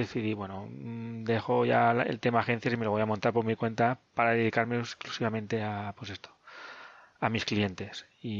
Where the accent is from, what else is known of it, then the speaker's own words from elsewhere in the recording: Alicante, Valencian Community, Spain; now in Valencia, Spain; en Valencia, que es donde resido actualmente. Me vine a Valencia porque yo soy de Alicante.